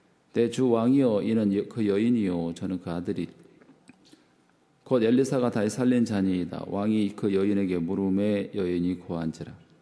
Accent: South Korea; 내가 한국에서 온 사역자로

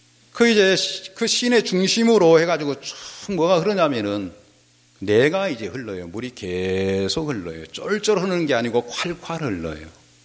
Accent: Beolgyo, South Jeolla, South Korea; 저는 벌교에서 왔는데 우리 벌교는 꼬막 도시 아닙니까? 그래서 이제 뭐 남도니까요.

